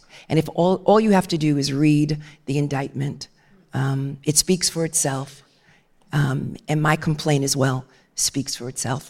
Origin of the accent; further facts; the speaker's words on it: New York City, New York, United States; I'm from Brooklyn.